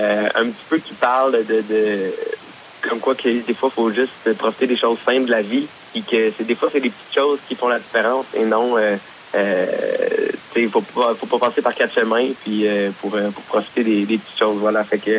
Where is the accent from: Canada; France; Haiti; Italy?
Canada; Lavaltrie, Quebec; Moi, je viens de Lanaudière, donc dans le coin, en banlieue de Montréal.